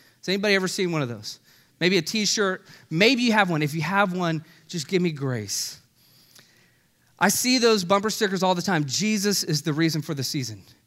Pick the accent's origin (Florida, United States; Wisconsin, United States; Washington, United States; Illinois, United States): Florida, United States; Orlando; because I am from Orlando, I remember being in eighth grade, and we had the big field trip coming up where we go to Epcot.